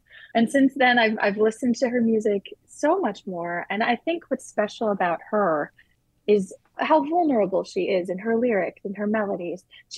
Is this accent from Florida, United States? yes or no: no; Cincinnati, Ohio, United States; So I grew up in Cincinnati, Ohio, started doing musical theater when I was very young.